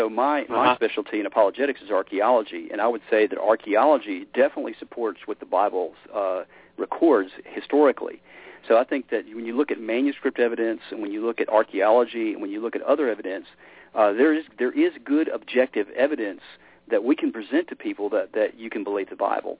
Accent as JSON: {"language": "English", "town": "Memphis", "region": "Tennessee", "country": "United States", "tie": "born or raised there", "said": "Well, as it turns out, I grew up in Memphis, Tennessee. It's kind of where, my roots. And so in Memphis, there's kind of this really strong music background."}